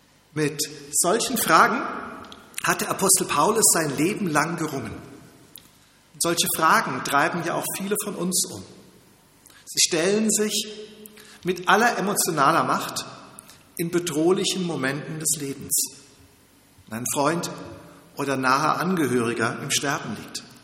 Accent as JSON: {"language": "German", "region": "Rhineland-Palatinate", "country": "Germany", "said": "erinnere ich mich als Pfälzer noch sehr gut an die Bundesliga-Saison 1997-98"}